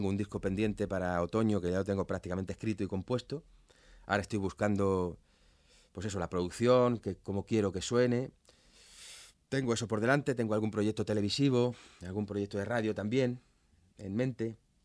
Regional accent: Madrid, Community of Madrid, Spain; yo soy madrileño y adoro Madrid

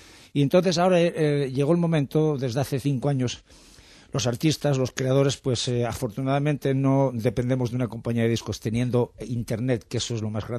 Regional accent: Asturias, Spain; accent: Asturian; Cuando a mí me dicen que yo tengo un acento asturiano muy grande, pero que tengo buena dicción

